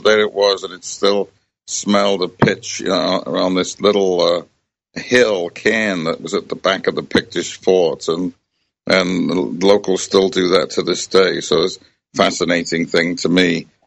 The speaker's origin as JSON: {"language": "English", "country": "United Kingdom", "tie": "born or raised there", "said": "when I was a kid growing up in Britain"}